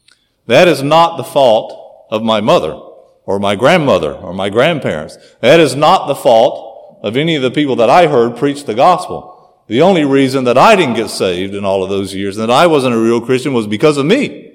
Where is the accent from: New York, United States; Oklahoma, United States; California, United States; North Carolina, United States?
North Carolina, United States; In North Carolina, in those days, they had quarterly youth rallies where all the young people from the assembl